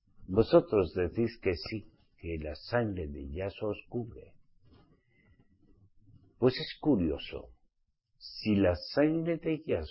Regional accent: Spain; Yo, como soy español, pues no soy profeta en España.

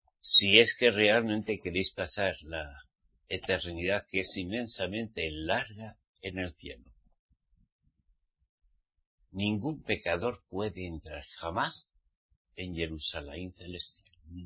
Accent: Spain; born there; Yo nací en España.

